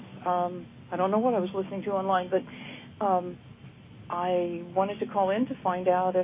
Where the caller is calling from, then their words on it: California, United States; I'm in California.